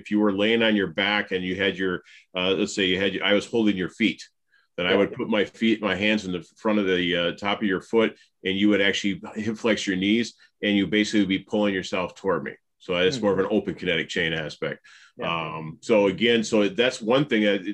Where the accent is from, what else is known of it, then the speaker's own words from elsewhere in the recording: Minneapolis, Minnesota, United States; But again, so in 2004, I'm from Minneapolis.